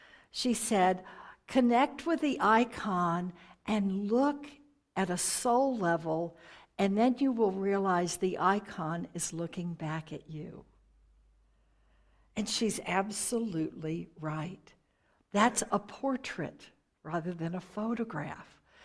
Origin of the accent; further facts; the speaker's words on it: Texas, United States; And I know growing up in Texas, that's what I always heard.